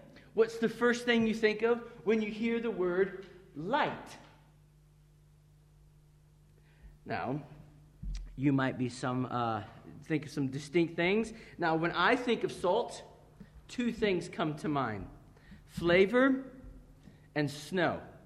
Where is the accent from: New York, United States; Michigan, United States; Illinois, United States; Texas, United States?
Michigan, United States; I grew up in Michigan in America